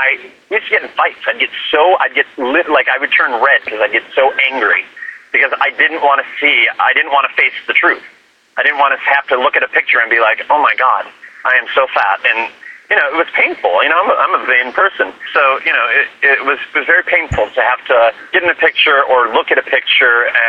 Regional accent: Midwest, United States; moved away as an adult; now in New York, United States; Yes, I'm a Midwest boy, so yeah. But I moved to New York when I was 18.

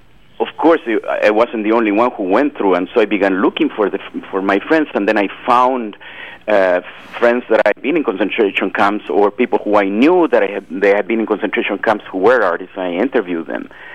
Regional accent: Chile; first language Spanish; English is a second language; If, you know, my first voice is Spanish, then I learned English. It's just like the same thing. It opened a door, a tremendous possibilities for me to mix what I have as a folk musician from Chile

